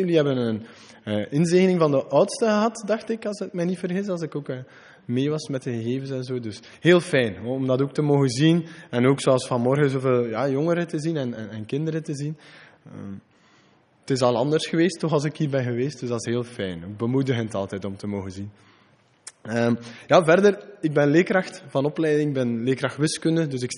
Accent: Geraardsbergen, East Flanders, Belgium; Ik ben van Gerardsbergen, dus het zuiden van Oost-Vlaanderen.

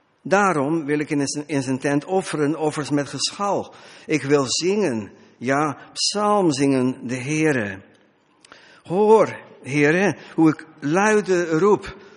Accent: Middelburg, Zeeland, Netherlands; Wij komen uit Middelburg, Nederland. Daar wonen we al heel lang.

